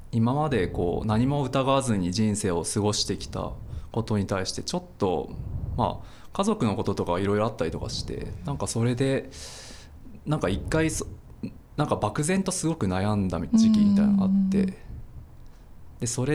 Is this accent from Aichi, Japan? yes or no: yes; Aichi, Japan; moved away as an adult; now in Tokyo, Japan; 愛知から上京してきて